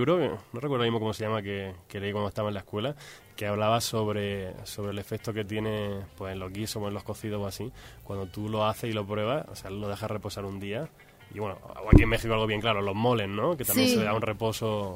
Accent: Region of Murcia, Spain; Entonces tienes que ir a mi tierra, porque dicen que es donde están los mejores limones amarillos del mundo. Ahí en Murcia.

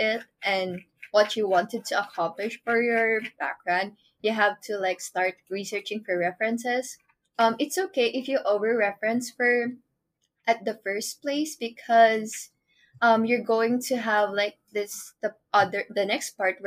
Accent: Philippines; maybe she's Filipino because I'm Filipino.

